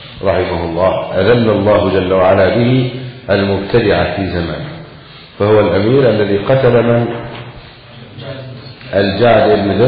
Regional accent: Egypt; ولذلك عندنا في مصر مثلا عماد فراج هذا يقول الألباني مرجئ مبتدأ

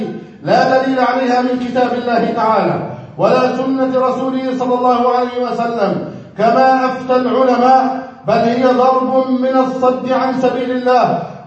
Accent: Egypt; وأما عن بلدنا مصر، ما هي؟ أهي إسلامية أم كفرية؟ أهي دار كفر أم دار إسلام؟

